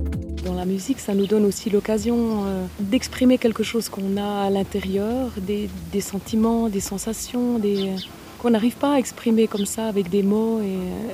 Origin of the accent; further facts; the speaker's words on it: Epauvillers, Jura, Switzerland; Pour ma part, je viens d'Épauvillers, j'ai toujours vécu ici, j'ai juste passé quelques années ailleurs pour mes études, mais je suis vraiment accrochée à cette terre